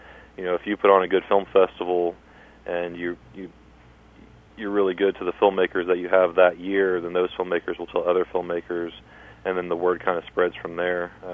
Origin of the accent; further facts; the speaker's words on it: Louisville, Kentucky, United States; So I didn't have a place to show my own films since I'm from Louisville.